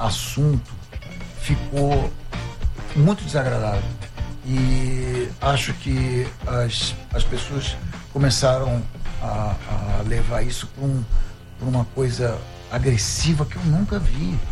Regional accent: Rio de Janeiro, Brazil; Eu sou carioca.

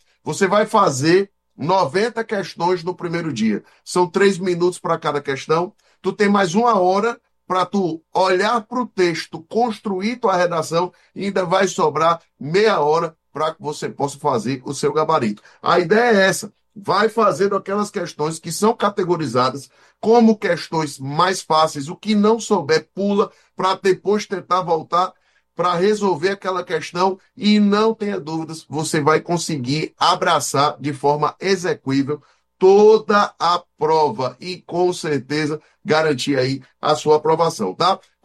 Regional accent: Fortaleza, Ceará, Brazil; lá na cidade de Fortaleza, cidade onde eu nasci.

